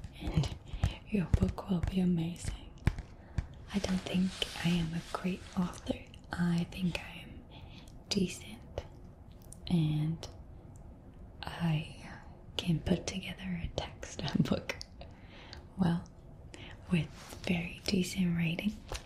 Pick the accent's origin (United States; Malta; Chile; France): France; English is a second language; I grew up in France in high school.